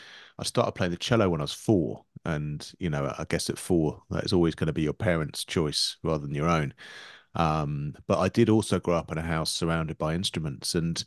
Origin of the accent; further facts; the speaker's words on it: England, United Kingdom; in our culture, in the culture I grew up in as an Englishman, music making's being given to the experts.